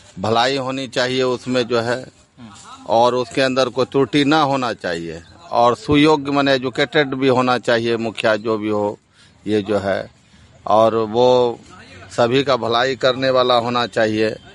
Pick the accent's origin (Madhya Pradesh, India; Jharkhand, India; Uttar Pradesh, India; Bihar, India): Bihar, India; मैं मुस्कीपुर पंचायत का रहने वाला हूँ, वार्ड नंबर 11 का।